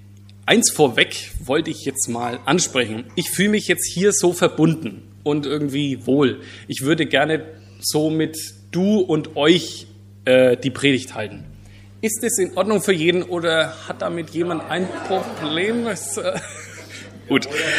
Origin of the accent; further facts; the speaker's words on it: Ansbach, Bavaria, Germany; Kurz zu meinem Werdegang. Ich komme aus Ansbach.